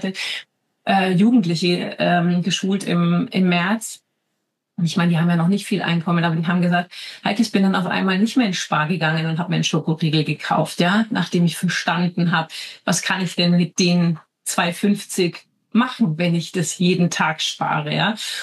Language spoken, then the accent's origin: German; Switzerland; Bei uns in der Schweiz die dritte Säule oder so.